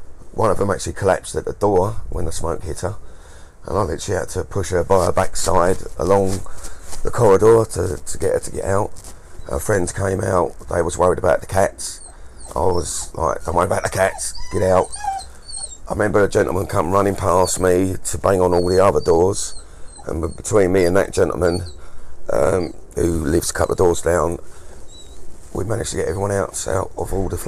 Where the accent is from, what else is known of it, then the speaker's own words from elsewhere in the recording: Maidstone, South East England, United Kingdom; born there; I was born in Maidstone. I was born in this town. My dad was born in this town